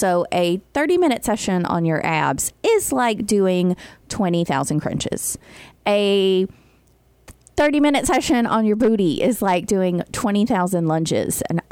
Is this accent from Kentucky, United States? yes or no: yes; Kentucky, United States; I'm from Kentucky. And they're like, oh, what part? And I was like, do you know where Bowling Green is, where they make the Corvettes? And they're like, oh, yeah, I know where that is. I was like, I'm like 30 minutes from there.